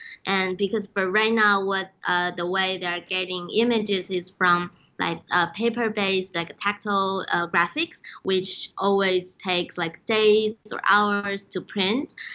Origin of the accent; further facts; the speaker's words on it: China; English is a second language; now in United States; I'm a PhD candidate at the School of Industrial Engineering of Purdue University, and I'm from China.